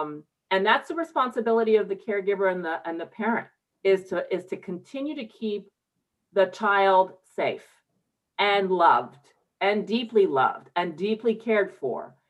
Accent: Montreal, Quebec, Canada; So I grew up in Montreal, Quebec, and I had the opportunity to be in French immersion as an English speaking person. I was 12 at the time.

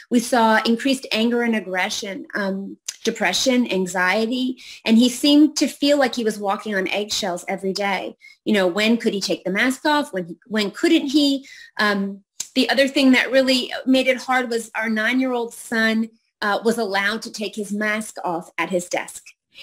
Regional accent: Florida, United States; So, as you said, I'm from Florida, and Tina Deskovich and I started Moms for Liberty here.

